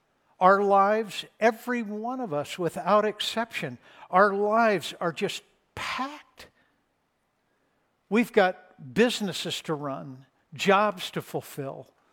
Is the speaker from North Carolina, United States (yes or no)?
no; Los Angeles, California, United States; I'm born and raised in Los Angeles, the city of lotions and fragrances.